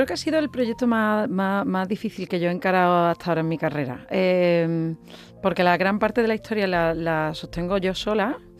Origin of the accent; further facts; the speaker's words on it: Seville, Andalusia, Spain; Yo soy de Sevilla